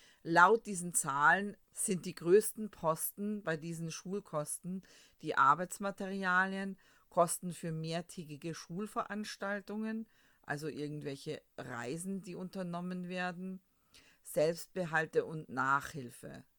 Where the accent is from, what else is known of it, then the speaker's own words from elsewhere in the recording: Austria; Bei uns in Österreich sind ja die Sommerferien sehr lange.